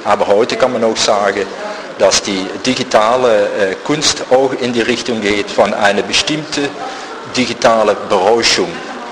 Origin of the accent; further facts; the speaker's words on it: Maastricht, Limburg, Netherlands; German is a second language; ich komme aus Maastricht.